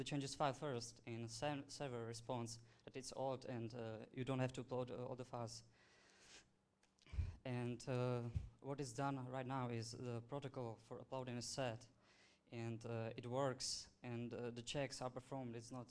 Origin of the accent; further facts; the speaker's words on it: Czechia; So hi all … from Czech Republic